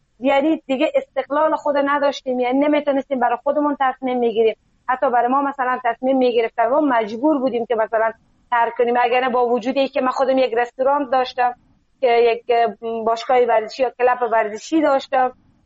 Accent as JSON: {"language": "Persian", "country": "Afghanistan", "lives_now": "Iran", "said": "گفت کجایی هستی شما؟ گفتم از افغانستان هستم."}